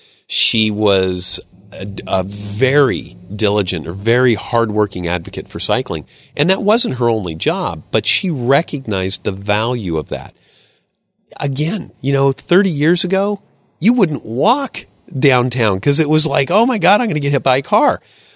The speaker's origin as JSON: {"language": "English", "region": "Iowa", "country": "United States", "tie": "born there", "said": "I was a kid that grew up, I was born in Iowa."}